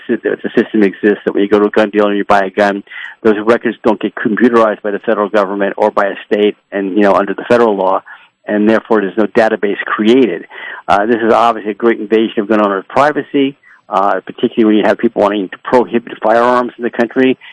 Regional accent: Washington, United States; Like my home state of Washington, they were able to pass this in my state

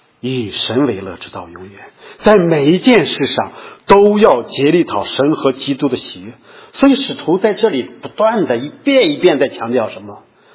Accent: Shandong, China; 我们中国君子就是这样的，我们山东人尤其如此

